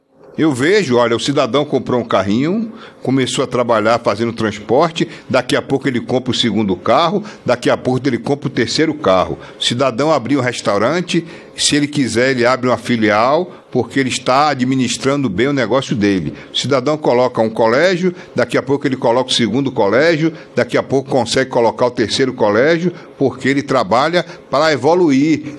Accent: Salvador, Bahia, Brazil; now in Aracaju, Brazil; Eu saí de Salvador para vir morar em Aracaju, imaginando ter uma perspectiva de vida melhor, e tenho.

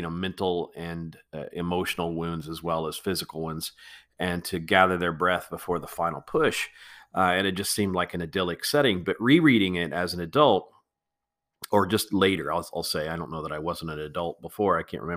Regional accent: the South, United States; I grew up in the Protestant church, Bible Belt America.

